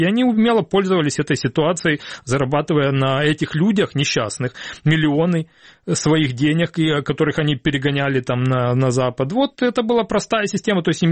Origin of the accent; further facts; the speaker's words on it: Kyiv, Ukraine; И я коренной киевлянин, я прожил всю жизнь в Киеве